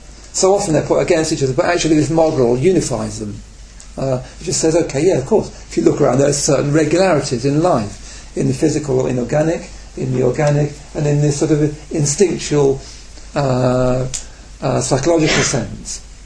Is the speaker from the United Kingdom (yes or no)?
yes; England, United Kingdom; So I'm English